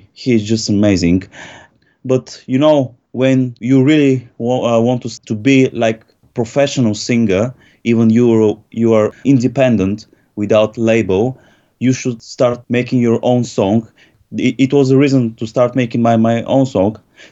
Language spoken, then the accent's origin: English; Bulgaria; I'm from Bulgaria originally